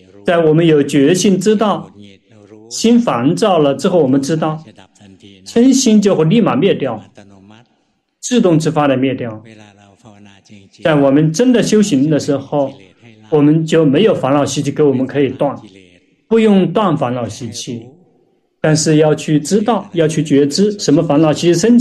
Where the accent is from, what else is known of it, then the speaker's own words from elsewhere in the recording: Thailand; Chinese is a second language; 这个我们泰国人也必须号召大家这个爱国